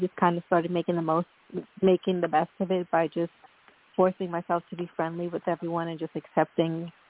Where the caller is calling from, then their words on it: New York, United States; I'm calling from New York.